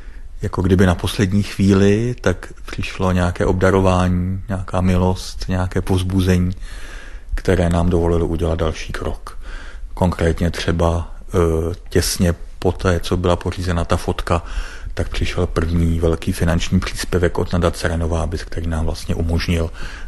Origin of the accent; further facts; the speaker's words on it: Plzeň, Plzeň Region, Czechia; postupně jsme zatoužili tehdy ještě jako Plzeňáci na nějakém takovém místě i trvale žít.